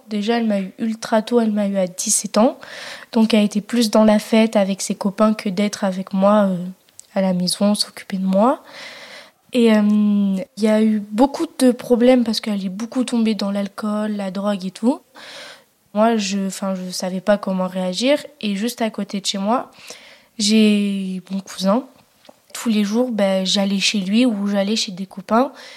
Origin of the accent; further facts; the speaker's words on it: Aurillac, Auvergne-Rhône-Alpes, France; born there; also born or lived in Mauriac; j'ai 14 ans. Je suis née à Aurillac, dans le Cantal.